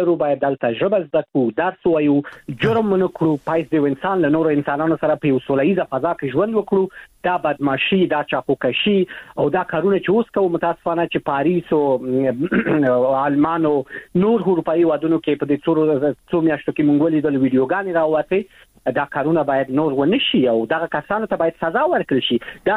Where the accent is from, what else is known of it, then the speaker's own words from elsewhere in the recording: Afghanistan; moved away; د دوی هغه لباس، د دوی کردار، رفتار، گفتار ګورم، اورم، شرمېږم چې وایم زه د افغانستان یم.